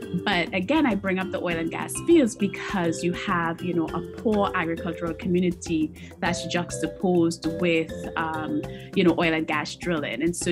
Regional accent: Trinidad & Tobago; I'm Trinidadian by birth. And so I grew up in Trinidad and Tobago in a rural community. And interestingly, that rural community was also an oil drilling community.

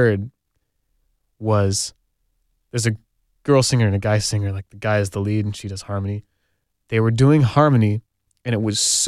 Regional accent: Chico, California, United States; I saw them in my hometown of Chico, California.

